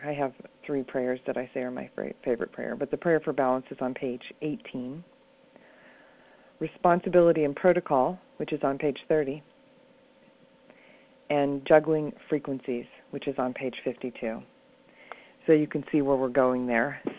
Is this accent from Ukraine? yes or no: no; Missouri, United States; I took a two-week vacation and went to my home state of Missouri